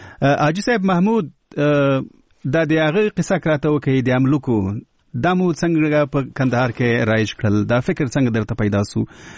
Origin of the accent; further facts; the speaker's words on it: Kabul, Afghanistan; زه اصل کې د کابل یم